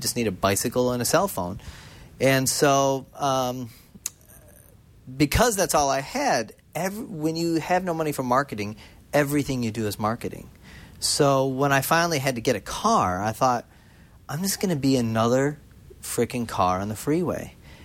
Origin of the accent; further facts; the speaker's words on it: Chicago, Illinois, United States; Yeah, I grew up in Chicago, and, you know, I mean, I graduated in 87 from high school